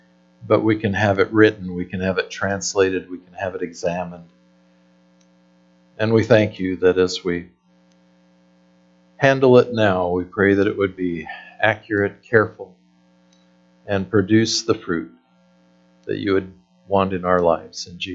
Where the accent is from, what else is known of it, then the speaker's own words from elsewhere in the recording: Idaho, United States; But what we do, because we're from Idaho, is that we adjust.